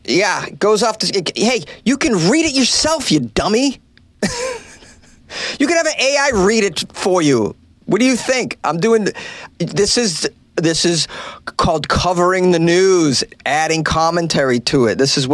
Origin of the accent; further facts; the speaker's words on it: Boston, Massachusetts, United States; Yeah, I'm public school from Boston, baby. Ain't no eloquence over here, man.